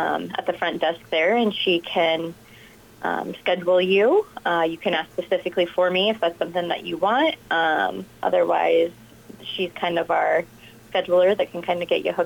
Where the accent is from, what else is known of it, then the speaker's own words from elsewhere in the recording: Eagle Grove, Iowa, United States; Yes, so I actually grew up in Eagle Grove.